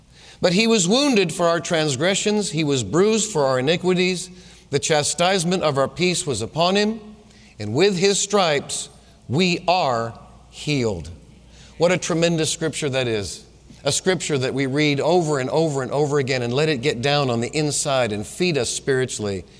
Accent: New England, United States; moved away as an adult; I came from New England. I was a Yankee.

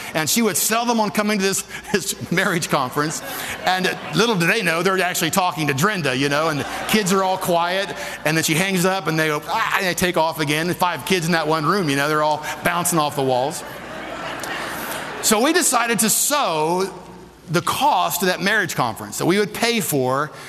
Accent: Ohio, United States; It's just growing up in Ohio, they have big barns.

